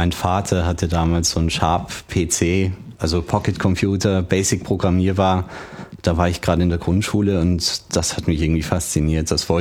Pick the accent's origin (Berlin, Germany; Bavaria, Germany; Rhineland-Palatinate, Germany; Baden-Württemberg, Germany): Berlin, Germany; now in Salzburg, Austria; Ursprünglich bin ich aus Berlin. Ich wohne nur die längste Zeit schon in Österreich, habe dort auch studiert. In Salzburg bin ich daheim.